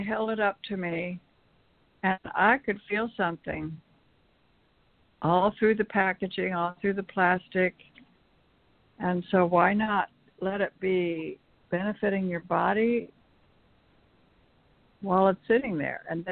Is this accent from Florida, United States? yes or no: yes; Florida, United States; from Florida.